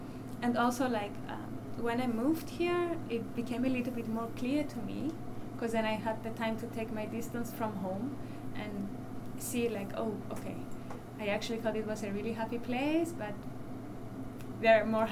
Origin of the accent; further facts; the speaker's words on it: Cyprus; it's a very good point that you brought up, that I'm from Cyprus.